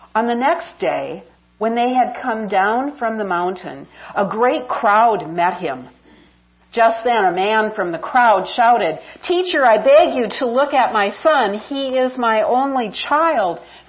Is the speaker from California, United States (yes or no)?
no; South Dakota, United States; accent: South Dakota; I grew up in South Dakota, the home of, did you notice how I said that too? You got that accent, South Dakota.